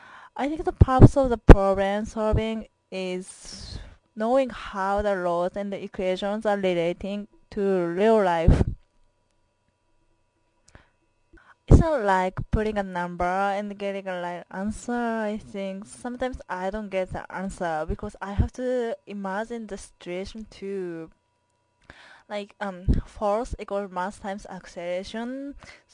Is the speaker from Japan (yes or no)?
yes; Japan; accent: Japanese; first language Japanese; English is a second language; moved away as an adult; also born or lived in Oregon; now in United States; I'm Japanese and I'm from Japan. English is my second language, so I have a Japanese accent and my English is still broken sometimes.